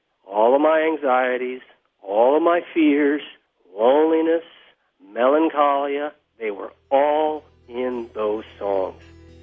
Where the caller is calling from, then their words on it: Chicago, Illinois, United States; I'm calling from Chicago.